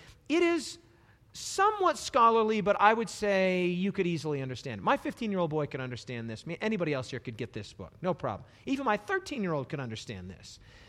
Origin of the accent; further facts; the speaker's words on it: Rapid City, South Dakota, United States; It had been given to me in a vegetarian restaurant in my hometown of Rapid City, South Dakota.